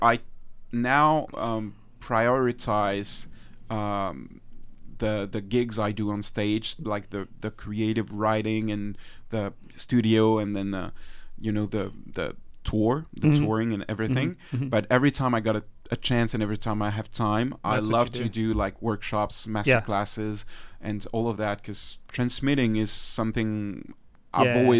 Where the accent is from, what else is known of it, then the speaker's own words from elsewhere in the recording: Réunion; first language French; English is a second language; But like Creole is like my deep roots, because it's only spoken in Reunion where I grew up.